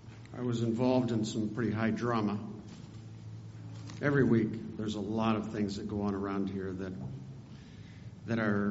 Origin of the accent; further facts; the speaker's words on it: Nevada City, California, United States; was now happening in my hometown in Nevada City, California.